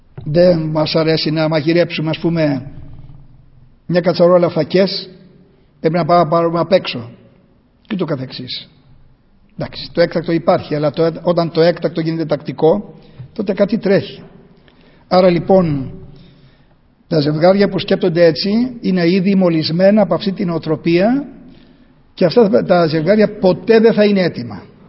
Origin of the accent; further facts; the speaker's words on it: Chalkida, Central Greece, Greece; όταν καμιά φορά πάω στην ιδιαίτερη πατρίδα μου, στη Χαλκίδα